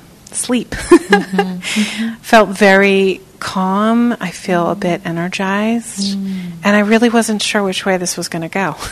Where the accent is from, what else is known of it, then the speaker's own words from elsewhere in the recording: East Coast, United States; I'm from the East Coast, yeah. And I was up at East Coast time, 3 a.m.